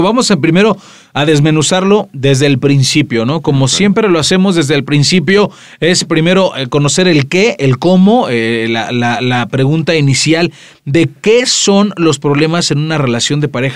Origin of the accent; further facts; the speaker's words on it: Russia; now in Mexico; yo soy un ruso muy mexicano.